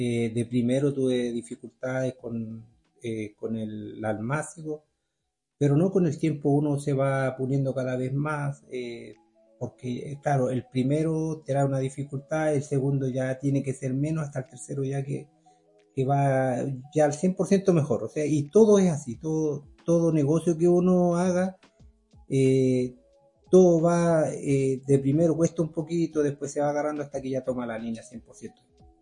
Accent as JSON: {"language": "Spanish", "town": "Punitaqui", "region": "Coquimbo", "country": "Chile", "said": "los que somos de acá de Punitaqui, es una unión bastante buena"}